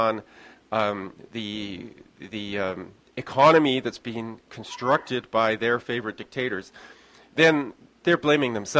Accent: England, United Kingdom; as a child, I grew up in England

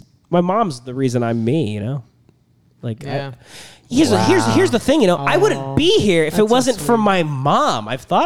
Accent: Brooklyn, New York, United States; The chances that we would meet up and you're from Queens and I'm from Brooklyn?

